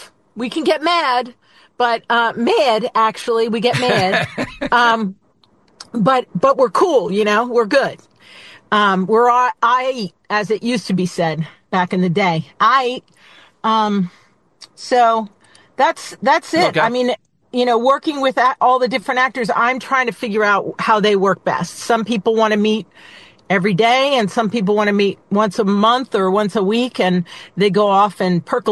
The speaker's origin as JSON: {"language": "English", "town": "Doylestown", "region": "Pennsylvania", "country": "United States", "tie": "born or raised there", "said": "I love my area. I grew up in Doylestown. I lived in Philly for 20 years. I'm now out in the suburbs."}